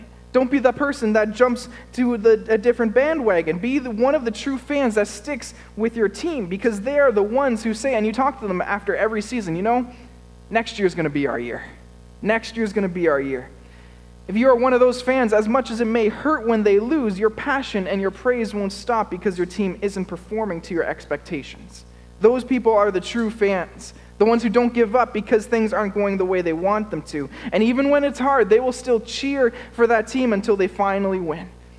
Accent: Ottawa, Ontario, Canada; Growing up in Ottawa, one of my favorite things to do with family or friends

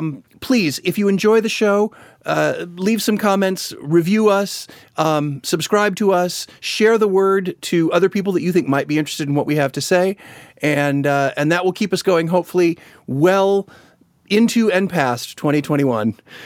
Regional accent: Chicago, Illinois, United States; moved away; know that I grew up in Chicago. And a couple years ago, I went back to Chicago

